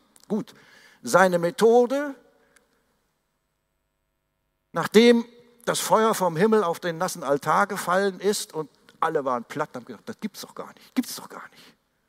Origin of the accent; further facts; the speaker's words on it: North Rhine-Westphalia, Germany; born there; einmal rund ums Siegerland, wo ich geboren bin, an einem Tag.